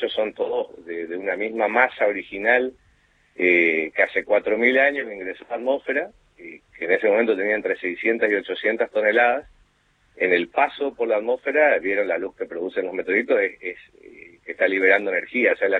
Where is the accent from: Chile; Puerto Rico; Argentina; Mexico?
Argentina; Resistencia, Chaco; nosotros somos de Resistencia, estamos a 350 kilómetros de Gancedo, ¿viste?